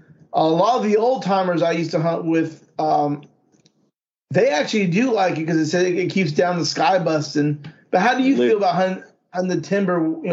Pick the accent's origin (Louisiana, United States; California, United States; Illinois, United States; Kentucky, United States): California, United States; I mean, I was lucky enough growing up in Northern California. We have a 10 spec bird limit there.